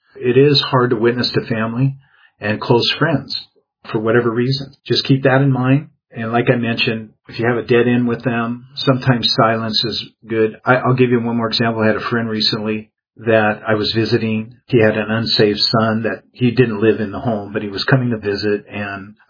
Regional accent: Seattle, Washington, United States; now in California, United States; Several years ago, I went back to my hometown in the Seattle area, and I had an opportunity to spend time with my family.

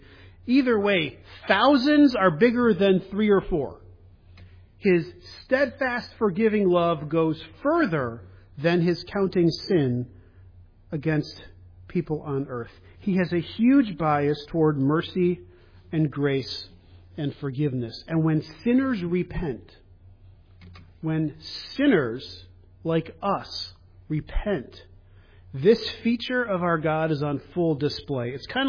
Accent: Cleveland, Ohio, United States; I'm from Cleveland. We pull defeat out of the jaws of victory.

